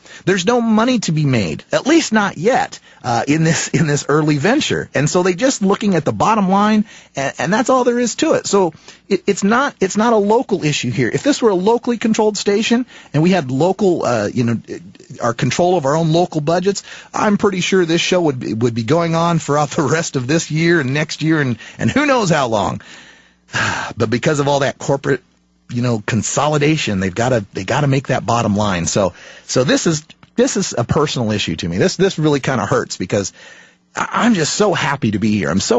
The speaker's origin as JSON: {"language": "English", "town": "Nampa", "region": "Idaho", "country": "United States", "said": "I'm originally from Idaho. I'm originally from Nampa, Idaho, which is in the conservative county in Idaho."}